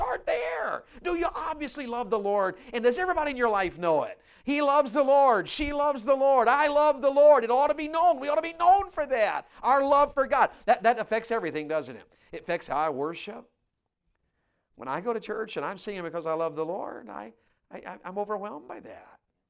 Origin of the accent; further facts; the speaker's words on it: the South, United States; And we used to say this when I was a boy growing up in the South.